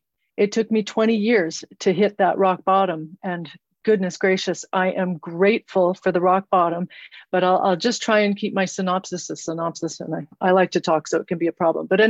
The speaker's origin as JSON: {"language": "English", "country": "Canada", "also_born_or_lived": "New Zealand", "moved": "as an adult", "said": "I'm from Canada. I left Canada. I got a job in New Zealand."}